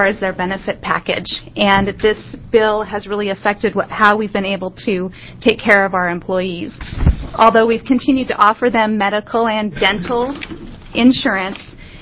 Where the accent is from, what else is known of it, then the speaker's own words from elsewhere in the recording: Bend, Oregon, United States; I'm from Bend, and I'm representing DBS Health Information.